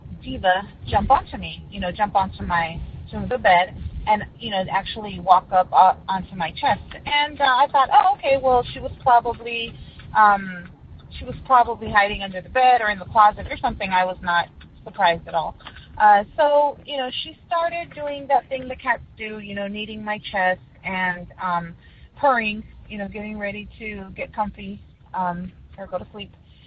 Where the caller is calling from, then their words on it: El Paso, Texas, United States; I'm calling from El Paso, Texas.